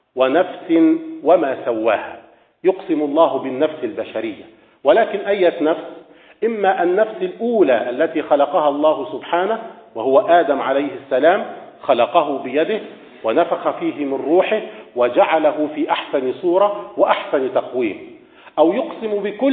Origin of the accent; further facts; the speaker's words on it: Upper Egypt, Egypt; كلمة مستعملة حتى عندنا في الصعيد في مصر